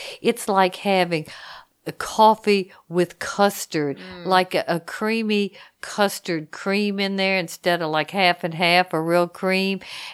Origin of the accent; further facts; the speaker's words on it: Louisiana, United States; and I'm from Louisiana, so I eat crawfish, we have mud bugs